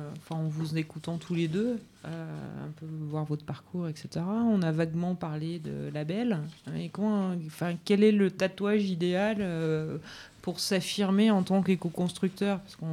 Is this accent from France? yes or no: yes; Grenoble, Auvergne-Rhône-Alpes, France; Je suis grenoblois, je suis désolé.